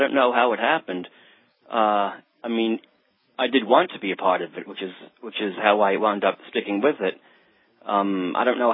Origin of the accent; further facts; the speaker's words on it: Brooklyn, New York, United States; Yes, I was born in Brooklyn. I live in Brooklyn.